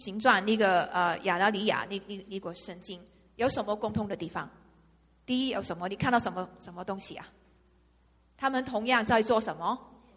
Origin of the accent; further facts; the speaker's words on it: China; 所以那我们中国人很喜欢吃肥猪肉